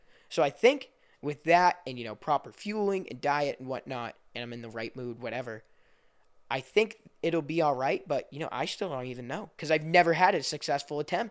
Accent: Massachusetts, United States; But, you know, I was born in New England.

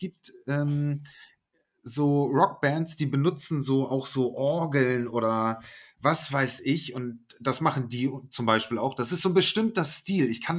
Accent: Hamburg, Germany; natürlich als Hamburger.

